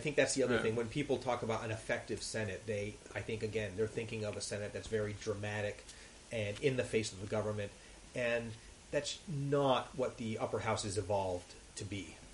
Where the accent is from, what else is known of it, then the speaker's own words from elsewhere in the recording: United States; As an American, I don't have a stake in the outcome of it